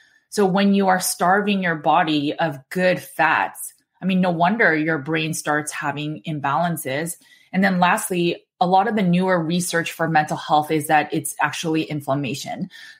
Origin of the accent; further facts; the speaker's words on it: California, United States; I'm from California. And then I went to Berkeley.